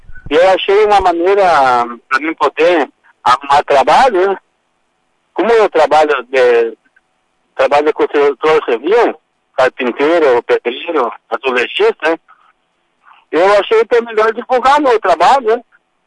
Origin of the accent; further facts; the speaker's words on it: Trindade do Sul, Rio Grande do Sul, Brazil; Isso, eu sou natural da Trindade do Sul.